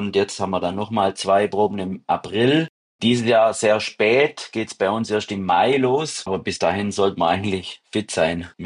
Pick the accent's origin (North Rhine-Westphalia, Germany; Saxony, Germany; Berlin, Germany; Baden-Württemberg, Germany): Baden-Württemberg, Germany; Neukirch; das ist zwischen Tettnang und Wangen. Da bin ich auch daheim, also das ist mein Geburtsort quasi.